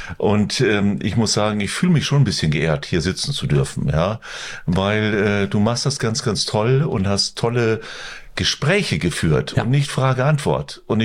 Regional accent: Lingen, Lower Saxony, Germany; Ich komme aus Lingen im Emsland, südwestliches Niedersachsen.

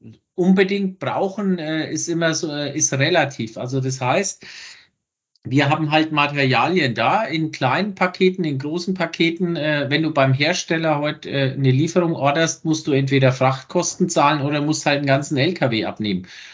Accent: Bavaria, Germany; Ich komme aus Unterfranken. Das macht nichts, ne, sagen manche. Ist zwar noch in Bayern, aber ziemlich im Norden.

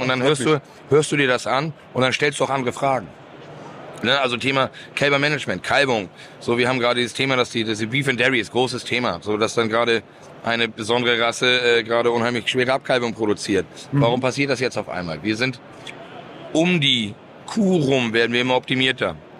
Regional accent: Germany; Also ich komme aus dem Hamburger Speckgürtel.

